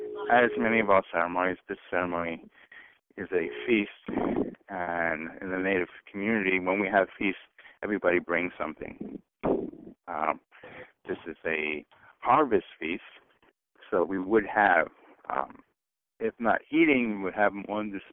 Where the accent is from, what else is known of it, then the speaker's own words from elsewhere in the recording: Long Island, New York, United States; Being that we're from Long Island, you know, we would expect that we'd have clams and fish, an abundance of fish.